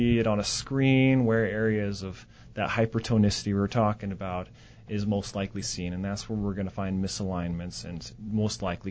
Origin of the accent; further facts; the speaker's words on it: Idaho, United States; also born or lived in Montana, United States; We were in Montana, and then I grew up in Idaho.